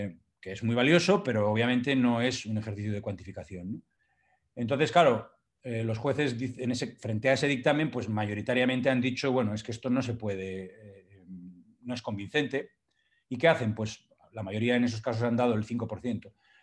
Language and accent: Spanish; Asturias, Spain; Y hay una, la de Asturias, de donde yo vengo, como algunos sabéis